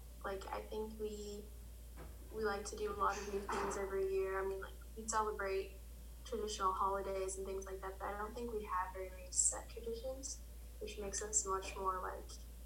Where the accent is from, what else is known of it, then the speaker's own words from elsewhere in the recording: Redwood City, California, United States; I live in Redwood City. I've always lived in Redwood City. I actually never moved before. My family has moved, like, before I was born, but I've always lived here.